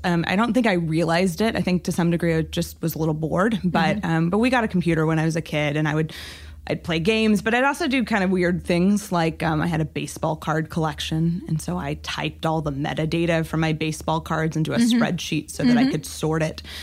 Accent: Amarillo, Texas, United States; So I grew up in Amarillo. I was lucky to go to Montessori school, and you know, my parents were very focused on education.

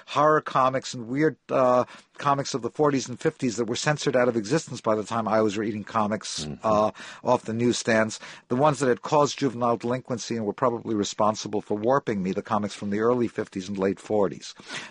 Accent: Rego Park, New York, United States; I grew up in Rigo Park, Queens in 1959.

